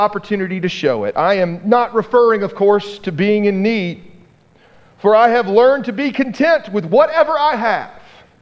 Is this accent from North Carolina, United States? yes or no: yes; Wake Forest, North Carolina, United States; When I was a kid, growing up in Wake Forest, North Carolina, I remember we had this evening at our youth group at Wake Forest Presbyterian Church